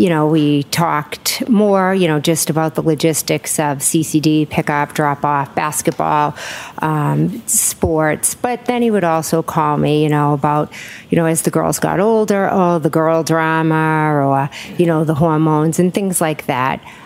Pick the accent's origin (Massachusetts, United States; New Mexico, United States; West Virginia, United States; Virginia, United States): Massachusetts, United States; Canton; I was born and raised in Canton, and now I'm raising my family there.